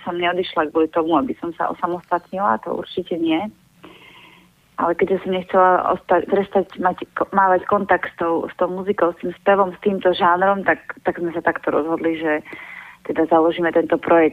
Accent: Kysak, Košice Region, Slovakia; lebo ja som z Kisaku a tak som túžila nejako prepojiť ten Kisak s môjim začiatkom

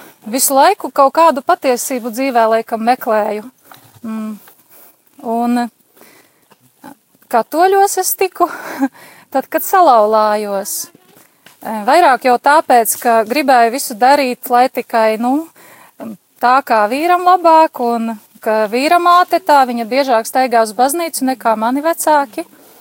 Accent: Ilūkste, Augšdaugava Municipality, Latvia; Esmu no Ilūgstes.

